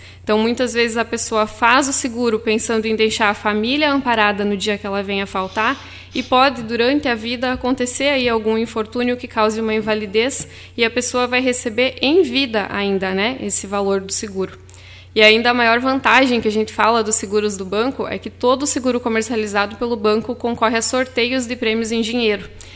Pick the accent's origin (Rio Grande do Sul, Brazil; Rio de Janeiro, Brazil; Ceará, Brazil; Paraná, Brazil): Rio Grande do Sul, Brazil; Tenente Portela; now in Frederico Westphalen, Brazil; Eu sou natural de Tenente Portela, mas resido em Frederico já há muitos anos, então já sou quase mais frederiquense hoje.